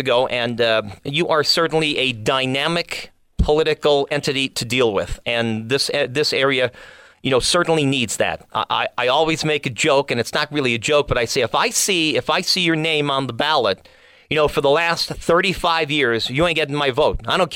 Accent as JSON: {"language": "English", "town": "Old Forge", "region": "Pennsylvania", "country": "United States", "tie": "born or raised there", "said": "at the one of the campaign headquarters for Lackawanna County in Old Forge, my hometown"}